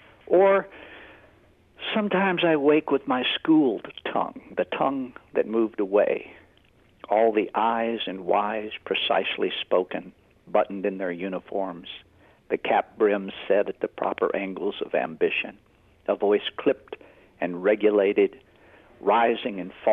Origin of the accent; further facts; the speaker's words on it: Kentucky, United States; accent: West Kentucky; I'll read a poem that's actually about sort of losing my accent, or part of it, although if I talk to you long enough, it'll probably start coming back.